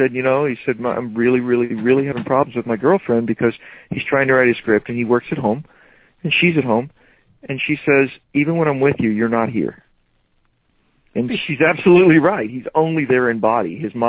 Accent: Georgetown, South Carolina, United States; my hometown is known as one of the most haunted places in America, and Georgetown, South Carolina. So I grew up with this stuff

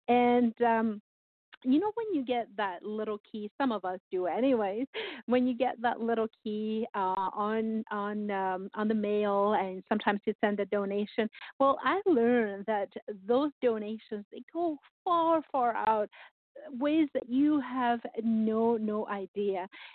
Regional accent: Canada; also born or lived in Brazil; I mean, we're Canadian, we're supporting Canada

